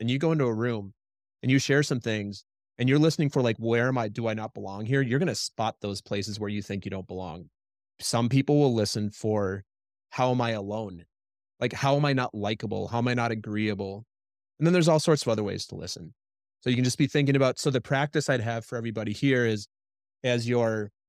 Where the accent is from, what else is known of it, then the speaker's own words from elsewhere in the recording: Midwest, United States; It's a context I grew up with in Midwest. Just the way I grew up is we're humble.